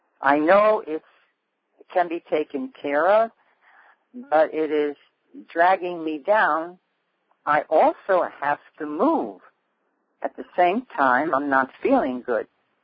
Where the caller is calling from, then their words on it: Iowa, United States; I am calling from Iowa.